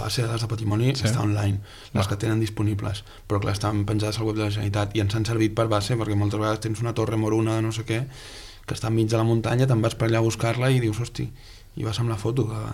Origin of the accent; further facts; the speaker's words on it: Sabadell, Catalonia, Spain; Jo sóc de Sabadell i ens van guanyar els de Terrassa al final.